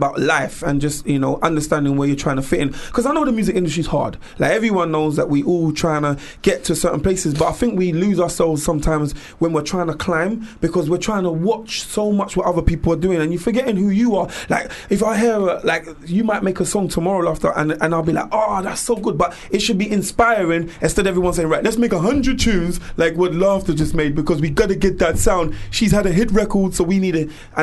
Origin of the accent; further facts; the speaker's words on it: England, United Kingdom; my parents are Jamaican, but I'm talking to you English because that's what I'm born and bred in England.